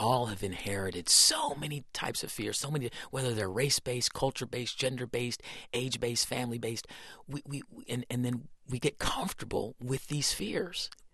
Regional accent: Iowa, United States; born there; I was born in Iowa, and my grandfather had a farm in Iowa, and it was in Fort Madison, Iowa, where there was a prison.

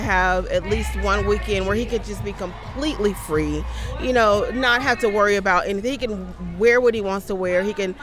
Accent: Dallas, Texas, United States; We're not from New York, we're from Dallas. And, you know, there's a totally different way of being in Dallas, in the South particularly. Our hometown is a very small town, one red light, you know, that kind of place.

